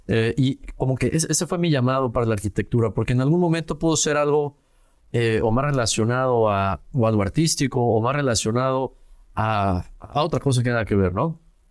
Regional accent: Querétaro, Mexico; salir de mi ciudad de origen, yo crecí en Querétaro

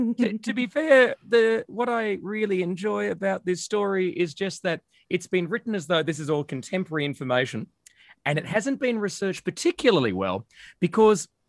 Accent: Australia; we're Australian.

